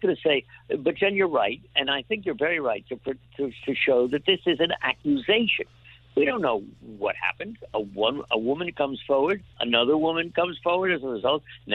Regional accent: New York, United States; I grew up on the West Side with that guy

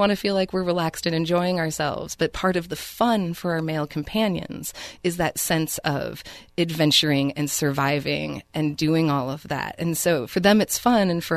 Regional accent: Portland, Oregon, United States; I grew up in Oregon, so And I grew up in Portland, so I grew up in that sort of urban wilderness dichotomy of being from Portland.

